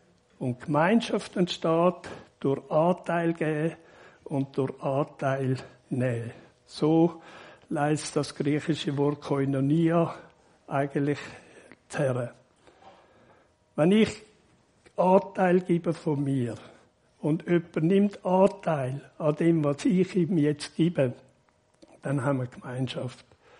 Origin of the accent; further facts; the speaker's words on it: Winterthur, Zurich, Switzerland; ich bin in Winterthur aufgewachsen.